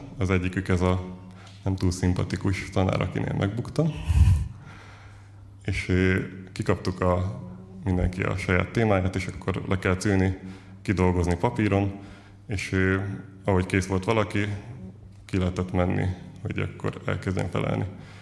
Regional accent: Kiskörös, Bács-Kiskun, Hungary; Kiskörösről hát származom, ott nőttem fel. Egy négy gyermekes lelkész családban.

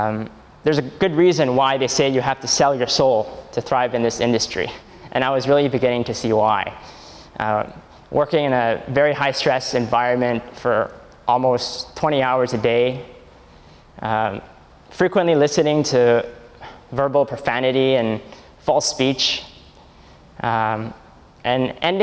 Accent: Richmond, British Columbia, Canada; So I was born and raised here in Richmond to a Buddhist family. And so I was introduced to Buddhism at a very young age.

